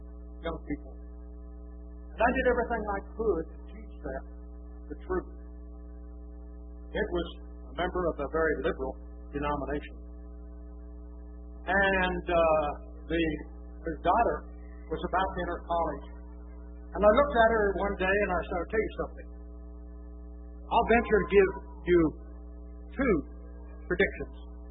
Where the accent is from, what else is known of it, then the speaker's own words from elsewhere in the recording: Ohio, United States; We had a neighbor back on the farm. I was raised in Northeast Ohio. Quite a large farm.